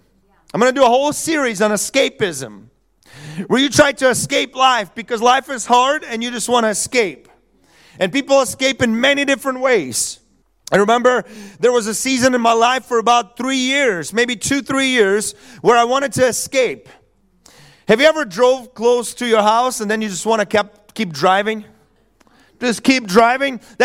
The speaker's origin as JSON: {"language": "English", "country": "United States", "said": "Pastor, I am free. I'm an American."}